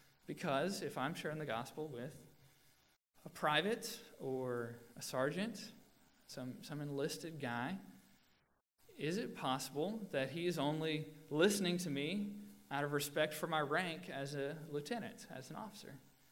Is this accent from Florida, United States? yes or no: no; Alabama, United States; And when I grew up in Alabama, I only called people sir that were older than me.